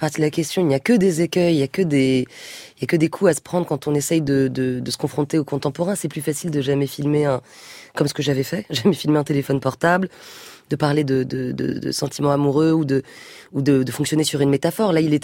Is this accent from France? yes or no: yes; France; born there; Je suis une Française de la. Je suis la première génération de ma famille à naître en France, c'est ma sœur et moi. Donc j'ai une mère qui était née au Maroc, d'origine berbère